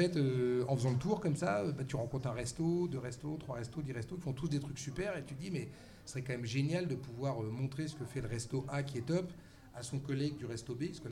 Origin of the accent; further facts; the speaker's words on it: Oléron, Nouvelle-Aquitaine, France; je veux rentrer sur Oléron, parce que je suis d'ici, d'Oléron.